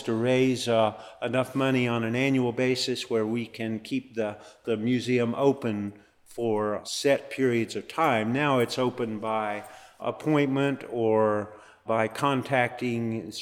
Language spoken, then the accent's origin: English; Hobbs, New Mexico, United States; I believe growing up in Hobbs, New Mexico, I believe we had white swimming pools